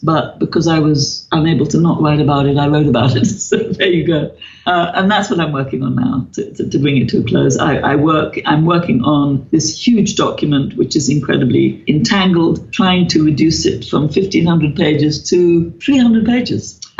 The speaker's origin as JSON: {"language": "English", "region": "England", "country": "United Kingdom", "lives_now": "India", "said": "Shruti and I alternate, which is kind of interesting. I'm an English woman living in India. She's an Indian woman living in England."}